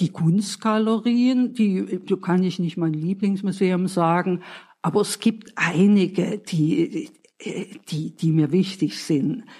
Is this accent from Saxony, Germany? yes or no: yes; Neuhausen, Saxony, Germany; born there; also born or lived in Leipzig / Berlin; now in Dresden, Germany; Ich bin im Erzgebirge geboren, im kleinen Ort Neuhausen bei Seifen. Hab dann später in Leipzig studiert und dann nochmal in Berlin. Und dann später nach meiner Eheschließung mit … in Dresden gelebt